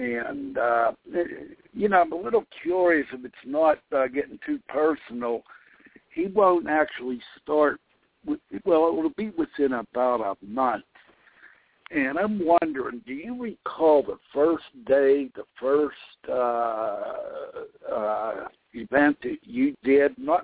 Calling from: Pennsylvania, United States; Yeah, Ben, I'm from Pennsylvania. My son lives up in Rhode Island

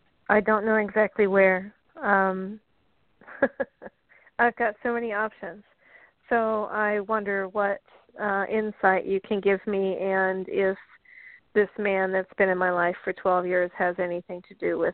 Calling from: Florida, United States; Florida. It's Florida, a Georgia number, but I'm in Florida.

